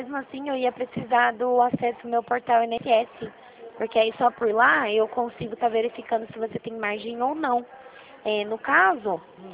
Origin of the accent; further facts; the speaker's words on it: Rio Claro, São Paulo, Brazil; Eu sou daqui de Rio Claro, São Paulo.